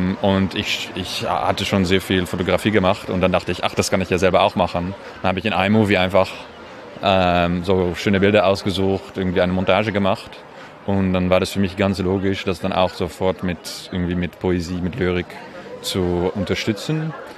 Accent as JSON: {"language": "German", "town": "Amsterdam", "region": "North Holland", "country": "Netherlands", "lives_now": "Paris, France", "said": "Ich komme aus Amsterdam und wohne in Paris."}